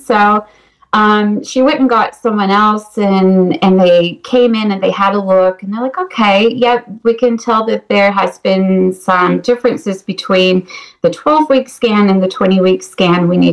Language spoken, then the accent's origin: English; United States; So I am half Norwegian. So I grew up in America, but my mother is Norwegian from Norway.